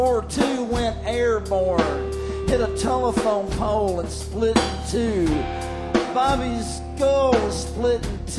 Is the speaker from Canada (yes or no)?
no; Alabama, United States; we got this kind of crazy idea to write about growing up in Alabama and in the 70s